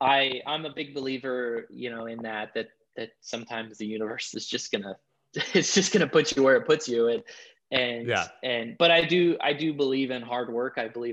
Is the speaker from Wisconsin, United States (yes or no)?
no; Cedar Rapids, Iowa, United States; You know, I do come from a small, you know, I come from Cedar Rapids, Iowa. I wouldn't say it's a small town.